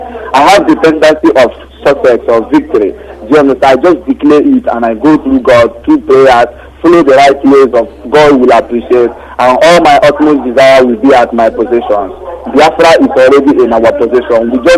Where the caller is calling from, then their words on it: Dakar, Senegal; I am calling from Dakar, Senegal.